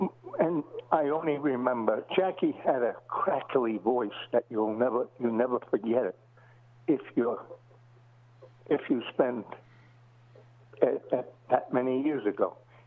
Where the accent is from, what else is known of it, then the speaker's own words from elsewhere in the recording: Brooklyn, New York, United States; Before that, I come from Brooklyn.